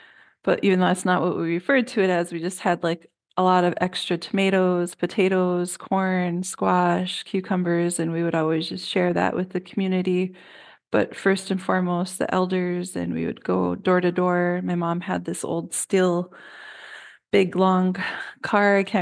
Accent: Mandaree, North Dakota, United States; We grew up in Mandaree, but west of Mandaree

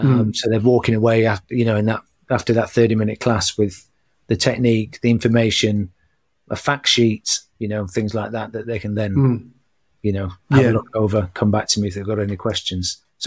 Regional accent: United Kingdom; And it's something that I grew up with, you know, as a British hairdresser.

